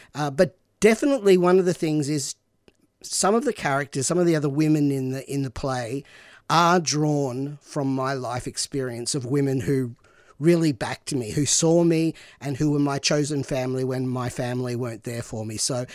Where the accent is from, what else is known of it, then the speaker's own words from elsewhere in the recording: Bendigo, Victoria, Australia; So I'm from Bendigo, regional area